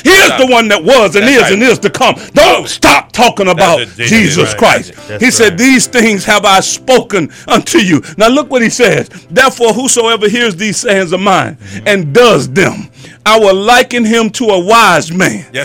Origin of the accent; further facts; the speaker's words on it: Georgia, United States; When I first got here, they said tsunami. Man, I'm from Georgia. What is a tsunami?